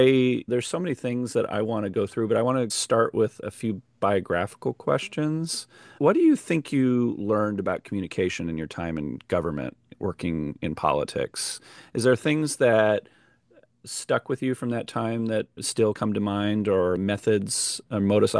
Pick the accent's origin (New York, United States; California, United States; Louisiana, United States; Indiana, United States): California, United States; That's what I miss now that I live here. I'm from Southern California.